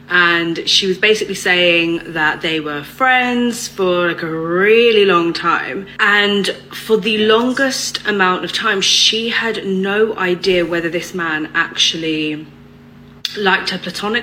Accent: United Kingdom; Like, I'm British. We are unfriendly as fuck.

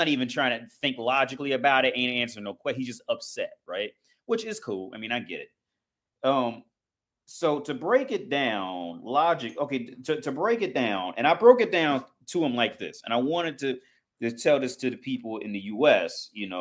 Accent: Cincinnati, Ohio, United States; I'm from Ohio. I'm from Cincinnati, Ohio, right?

